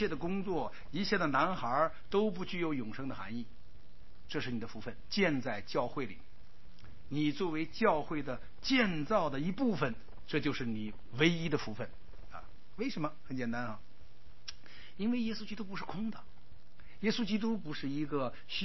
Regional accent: China; 我们中国人是对主的这个印象是很淡漠

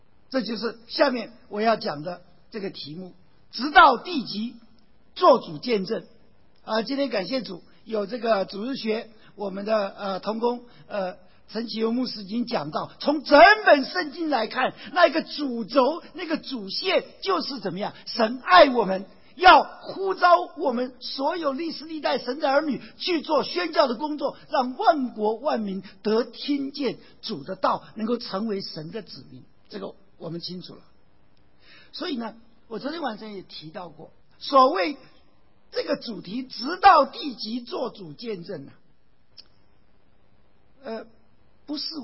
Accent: Taiwan; 也使我们从台湾来的非常的兴奋

